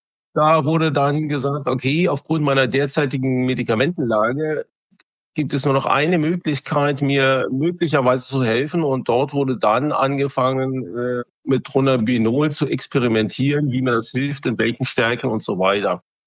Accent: Rhineland-Palatinate, Germany; ich komme aus der Südpfalz, ich bin 58 Jahre alt

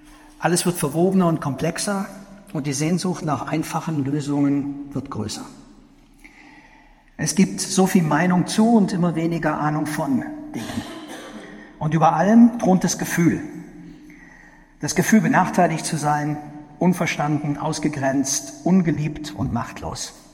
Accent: Freiburg, Baden-Württemberg, Germany; ich komme aus Freiburg, ich bin gelernter Historiker

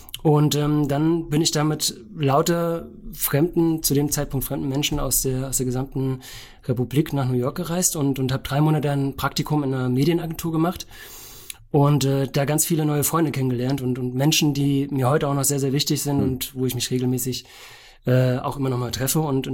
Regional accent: Bachrain, Hesse, Germany; Also genau, ich komme aus Bachrhein, bin 83 geboren

